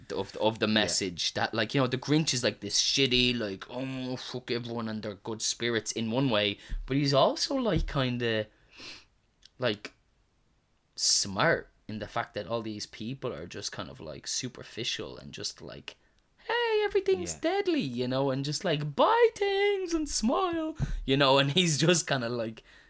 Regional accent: Ireland; Yeah, but I'm Irish.

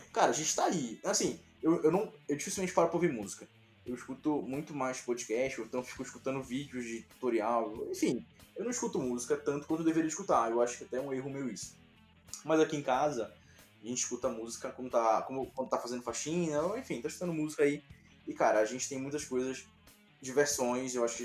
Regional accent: Belém, Pará, Brazil; moved away; quando eu saí daí de Belém

